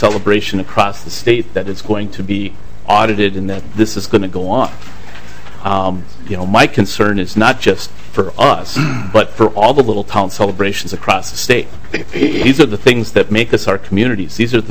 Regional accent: Delano, United States; It's our hometown. I grew up in Delano.

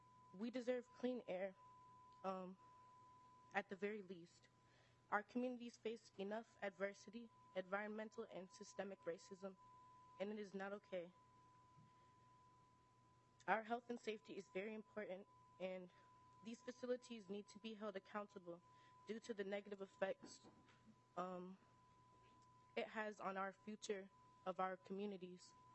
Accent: Minneapolis, Minnesota, United States; I actually just came here from school because this is very important. But I'm from North Minneapolis and Juxtaposition Arts.

